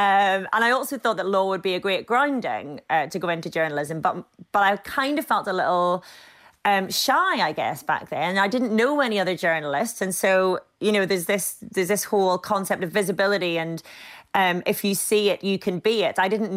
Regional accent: Ballinascreen, Northern Ireland, United Kingdom; now in Amsterdam, Netherlands; I'm speaking from Amsterdam, where I live at the moment. But yeah, I'm from County Derry, from the countryside, from a little place, Ballinascreen.

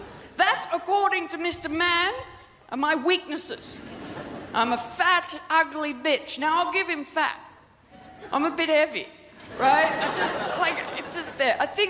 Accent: Tasmania, Australia; From the years 1989 to 1997, right, this is 10 years, effectively my adolescence. Tasmania was at the centre of a very toxic national debate about homosexuality and whether or not it should be legalised. And I'm from the northwest coast of Tasmania

